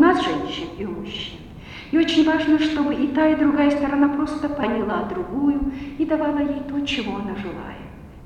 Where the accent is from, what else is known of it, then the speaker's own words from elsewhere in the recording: Germany; Russian is a second language; Я из Германии, поэтому я вам скажу, как переводится супружеская жизнь или семейная жизнь по-немецки.